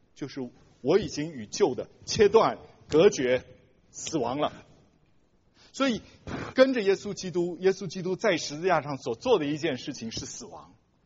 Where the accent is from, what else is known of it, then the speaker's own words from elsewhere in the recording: Taiwan; now in United States; 我以前我是从台湾来的， … 后来来到美国以后我变成